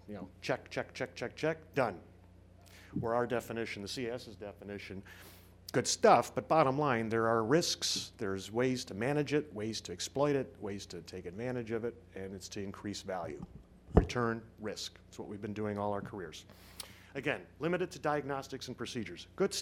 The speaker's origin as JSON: {"language": "English", "town": "Chicago", "region": "Illinois", "country": "United States", "said": "I'm a consultant from Chicago, where I believe it's also 92 degrees."}